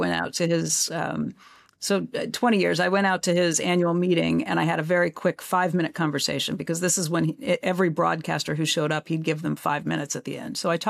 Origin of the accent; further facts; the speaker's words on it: Midwest, United States; And I'm from the Midwest originally, so we had that in common.